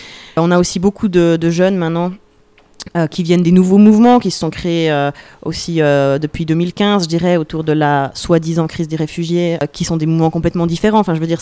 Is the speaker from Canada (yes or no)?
no; Romandy, Switzerland; Moi, je suis vraiment francophone. Hein. J'ai grandi en Suisse romande. Et puis, même mon allemand, il est vraiment loin d'être top